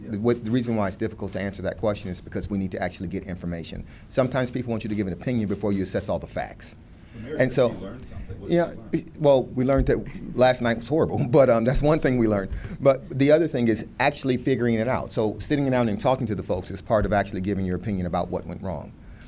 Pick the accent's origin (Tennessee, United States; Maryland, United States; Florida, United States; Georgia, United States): Florida, United States; Miami Gardens; I saw the pictures also. That's my hometown. That's Miami Gardens.